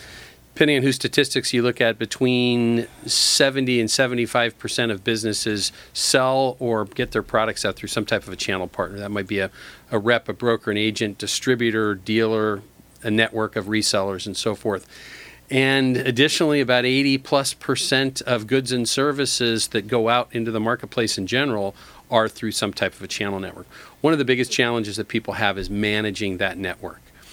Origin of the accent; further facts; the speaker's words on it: Long Beach, California, United States; I did. Born and raised in Long Beach.